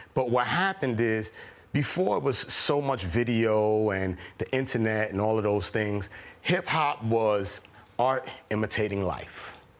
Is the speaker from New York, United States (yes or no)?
yes; Brooklyn, New York, United States; I grew up in East New York in the 80s when crack first came out.